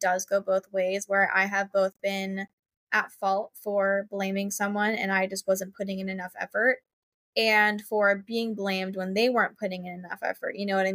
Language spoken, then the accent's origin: English; Philadelphia, Pennsylvania, United States; This is my first time in Hoboken since we all just turned 21 and I'm from the Philly area, so I never go up there.